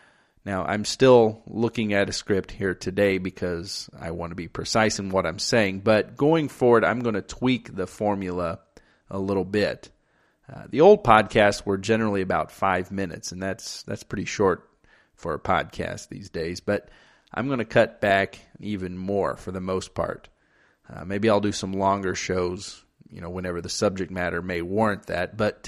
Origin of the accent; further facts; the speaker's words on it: Naperville, Illinois, United States; he also lives here in my hometown of Naperville, Illinois.